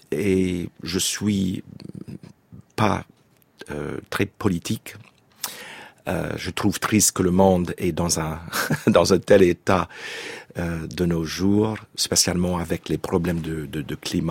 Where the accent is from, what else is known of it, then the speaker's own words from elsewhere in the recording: United States; moved away as an adult; now in France; j'ai quitté les États-Unis en 80, juste après le conservatoire. Parce que mon souhait était de vivre jusqu'à la fin de mes jours en Europe et probablement en France.